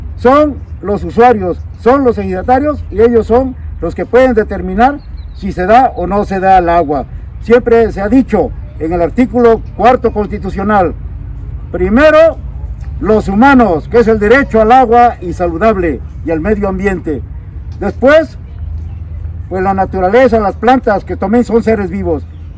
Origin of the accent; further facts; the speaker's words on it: Mexico; Somos mexicanos y venimos pues acá a manifestarnos.